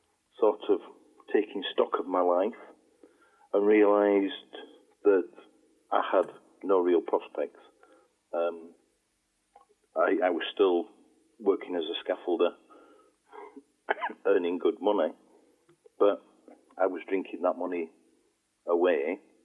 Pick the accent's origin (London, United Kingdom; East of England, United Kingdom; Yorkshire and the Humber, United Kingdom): Yorkshire and the Humber, United Kingdom; Sheffield; I am originally from Sheffield. I've got family roots over there and friends over there.